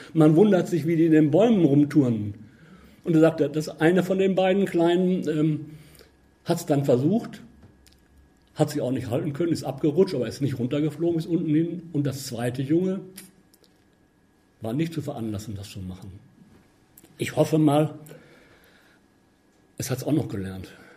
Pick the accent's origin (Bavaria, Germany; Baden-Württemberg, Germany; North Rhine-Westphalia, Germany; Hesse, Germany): North Rhine-Westphalia, Germany; Lippstadt; als ich ihn aus Lippstadt, meiner Heimatstadt, abholte zu uns